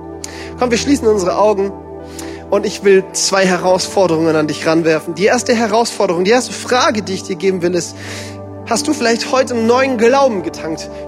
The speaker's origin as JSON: {"language": "German", "region": "Baden-Württemberg", "country": "Germany", "said": "ich bin ja auch Schwabe."}